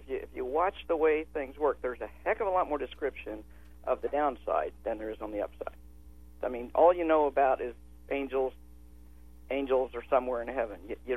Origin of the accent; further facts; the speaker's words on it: Kansas City, Missouri, United States; Correction, I'm from Kansas City.